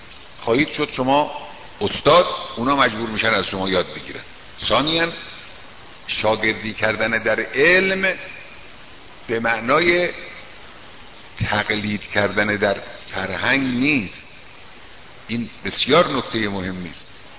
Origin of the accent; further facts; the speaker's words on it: Iran; چرا من باید احساس حقارت کنم به خاطر ایرانی بودنم؟